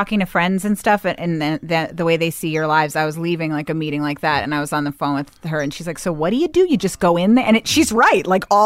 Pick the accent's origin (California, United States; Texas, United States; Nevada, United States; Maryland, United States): Maryland, United States; Bethesda; I grew up in Bethesda, Maryland.